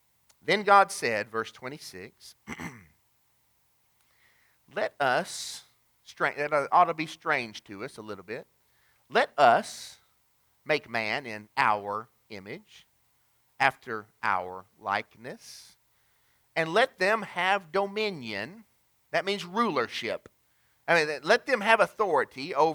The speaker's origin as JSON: {"language": "English", "town": "East Ridge", "region": "Tennessee", "country": "United States", "tie": "born or raised there", "said": "I remember East Ridge, Tennessee, my hometown."}